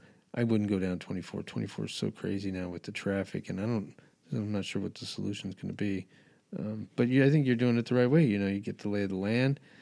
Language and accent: English; Albuquerque, New Mexico, United States; moved away; also born or lived in San Diego; You know, I grew up in Albuquerque, New Mexico, big city, moved here from San Diego, much bigger city